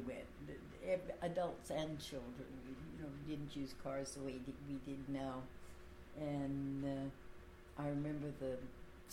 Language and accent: English; Athabasca, Alberta, Canada; Growing up in Athabasca was just so neat.